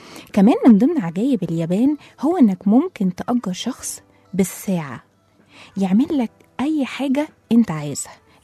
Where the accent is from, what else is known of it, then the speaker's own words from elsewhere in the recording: Egypt; الموضوع بتاعها هيمشي معانا قوي احنا كمصريين